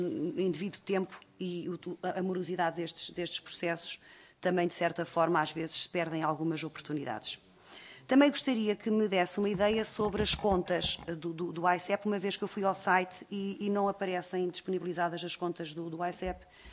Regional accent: Aveiro, Portugal; eu sou de uma região altamente industrial, eu sou do Distrito de Aveiro

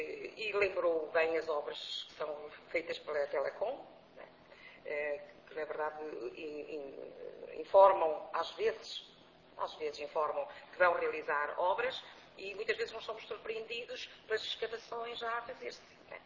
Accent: Norte, Portugal; Mas eu sou transmontana, a minha terra diz-se que migalhinhas são pão.

